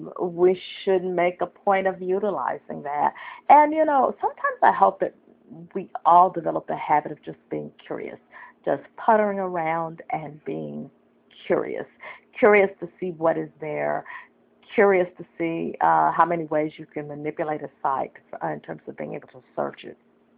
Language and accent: English; Fort Smith, Arkansas, United States; There's a lovely home actually two homes in my hometown in Fort Smith, Arkansas.